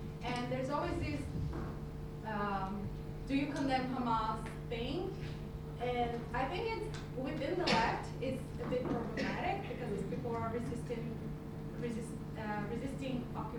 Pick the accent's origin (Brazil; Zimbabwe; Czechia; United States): Brazil; I'm from Brazil.